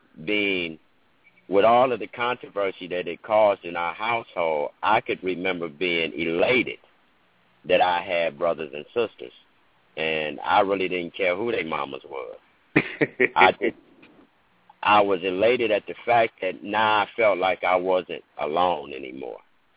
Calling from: Detroit, Michigan, United States; I'm calling in from Detroit, Michigan.

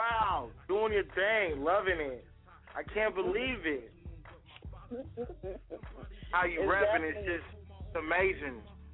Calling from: Tacoma, Washington, United States; I'm calling from Tacoma, Washington.

